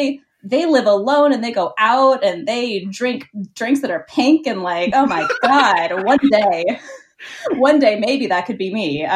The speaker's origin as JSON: {"language": "English", "town": "Pittsburgh", "region": "Pennsylvania", "country": "United States", "tie": "born or raised there", "said": "I grew up in Pittsburgh, Pennsylvania."}